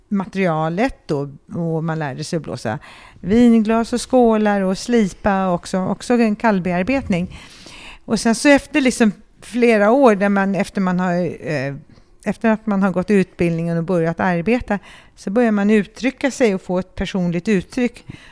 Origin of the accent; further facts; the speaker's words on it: Stockholm, Stockholm County, Sweden; Jag är en stockholmare som när jag var 16 år var au pair i USA och kom i kontakt med blyinfattat fönster. Och jag bodde ut på vischan där i Kalifornien